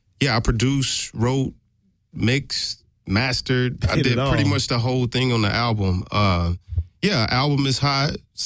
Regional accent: Tennessee, United States; Of course, I'm from Tennessee.

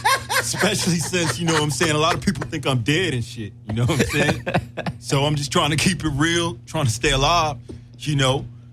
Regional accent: West Palm Beach, Florida, United States; I'm actually from West Palm Beach, Florida.

